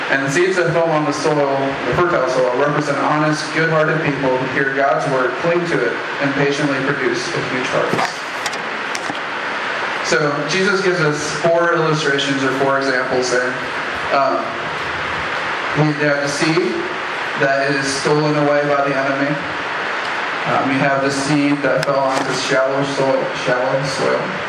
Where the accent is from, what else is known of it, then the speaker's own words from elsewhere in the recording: United States; So because I'm American, people love to say, oh, you came up here, and I'm like, no, I came down here.